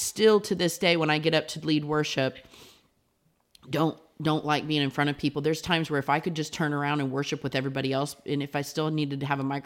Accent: Lima, Ohio, United States; I had always called Lima, Ohio, that's my hometown, I'd always called it God forsaken.

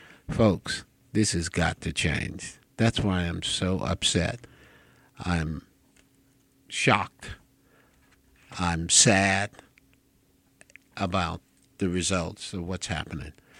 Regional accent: Paterson, New Jersey, United States; I grew up in Paterson, New Jersey

